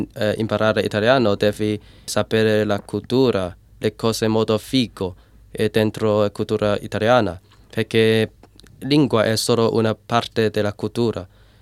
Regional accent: Macao, Macau; Italian is a second language; io sono cresciuto in Macao, ma non sono nato in Macao, in Cina, ma molto vicino a città.

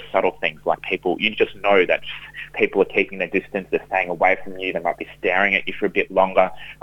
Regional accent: Brisbane, Queensland, Australia; when I was born in Brisbane and have lived in Australia my entire life.

